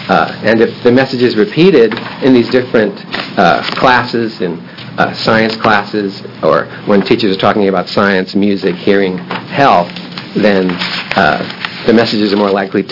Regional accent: San Francisco, California, United States; also born or lived in Portland; Well, I grew up in San Francisco, worked down there. Most people said tinnitus. Moved to Portland, where there's the first tinnitus clinic in the world.

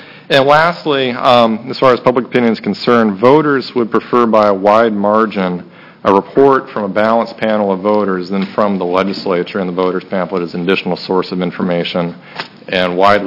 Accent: Eugene, Oregon, United States; I'm from Eugene, Oregon.

